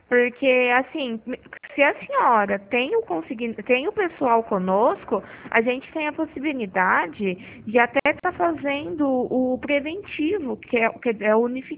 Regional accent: Pirassununga, São Paulo, Brazil; Eu sou de Pirassununga, tá?

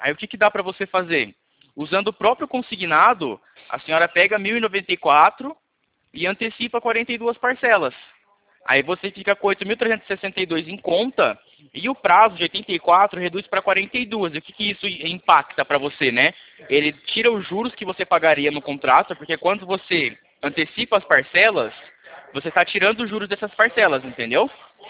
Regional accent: São Paulo, Brazil; Eu sou de São Paulo. Meu escritório fica aqui em Itu.

